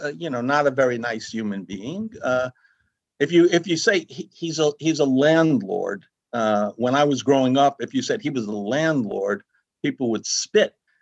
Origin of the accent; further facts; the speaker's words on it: Brooklyn, New York, United States; But I grew up in Trump Village as a child in Brooklyn